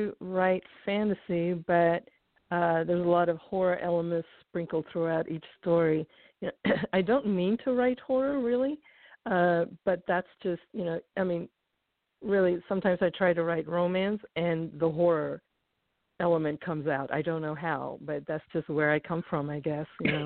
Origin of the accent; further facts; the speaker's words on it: Australia; Honestly, I grew up in Australia, so, you know, horror back then.